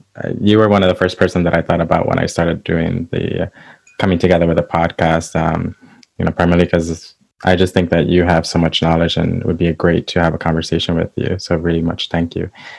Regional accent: United States; I grew up in mostly in the United States. I didn't grow up in Puerto Rico, like my cousins did.

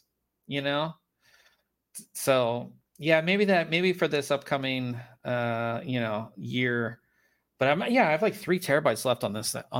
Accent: Pittsburgh, Pennsylvania, United States; I mean, I'm from Pittsburgh, so the black and the gold.

